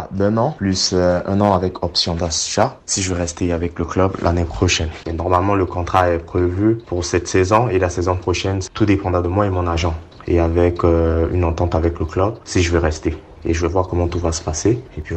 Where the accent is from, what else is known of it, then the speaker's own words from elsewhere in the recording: Bangui, Central African Republic; moved away; also born or lived in Cameroon / Morocco; partir de loin de l'Afrique jusqu'à arriver en Europe, ça n'a pas été facile. Je suis parti de Bangui en 2012. Je suis arrivé au Cameroun.